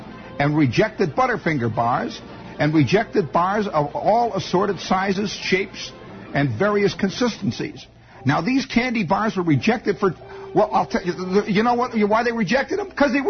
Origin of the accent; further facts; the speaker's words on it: Chicago, Illinois, United States; was in the north side of Chicago, which was where I originally festered. I was not born in Indiana. I was born in Chicago. And this was in the very close vicinity of Lincoln and Belmont.